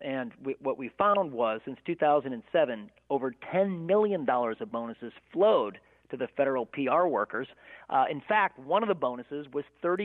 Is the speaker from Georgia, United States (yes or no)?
no; Illinois, United States; We're from Illinois, where the number one manufactured product, as you know, Lee, is corruption.